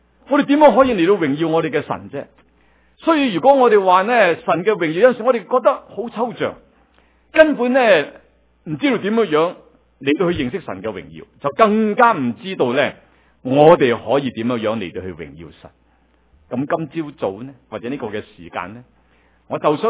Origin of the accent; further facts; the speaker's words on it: Guangdong, China; 我哋中国人呢就好着重呢，即係要找住个机会。特别我哋广东人有句俗话呢